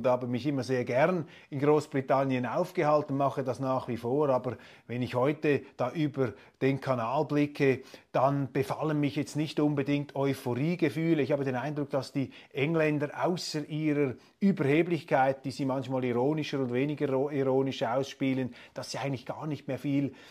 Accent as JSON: {"language": "German", "country": "Switzerland", "said": "für mich als Schweizer, der diese Gegend überhaupt nicht gut kennt"}